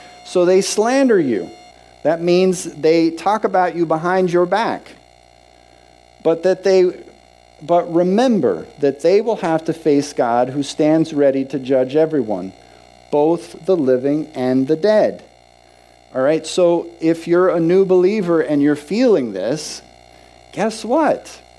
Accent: New Mexico, United States; now in Boston, United States; And I'm not natively from Boston. I grew up in New Mexico. But I was out here.

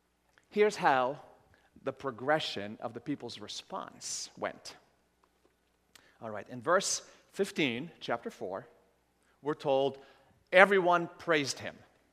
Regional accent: Sidon, South Governorate, Lebanon; He went to a widow in my hometown, Sidon, southern Lebanon.

